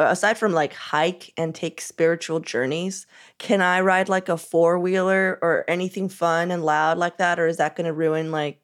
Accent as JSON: {"language": "English", "region": "California", "country": "United States", "tie": "born or raised there", "said": "I love the desert, but growing up in California, the desert to me is Palm Springs."}